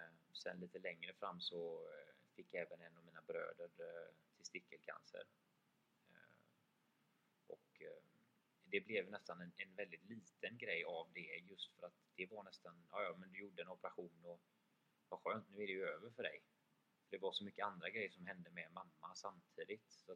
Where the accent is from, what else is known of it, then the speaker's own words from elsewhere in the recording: Sweden; så älskar jag att jag kommer från Sverige där man värderar.